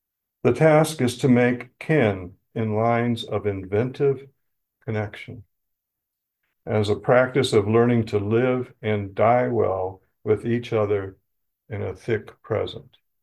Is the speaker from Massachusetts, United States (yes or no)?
no; Illinois, United States; I'm from Illinois, just north of Chicago.